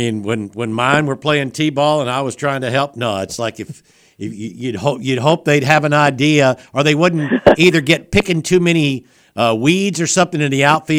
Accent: Alabama, United States; Growing up in South Alabama, the Escambia River Conference, as he moved into Walnut Hill, moving up into the big town of Walnut Hill, was just south of Atmore, in case folks aren't familiar there with Southwest Alabama.

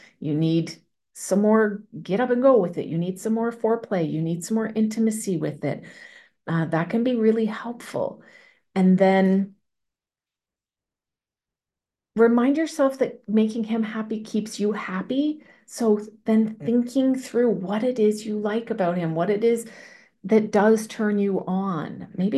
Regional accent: Canada; So I can't believe I just said y'all. Remember, I'm from Canada.

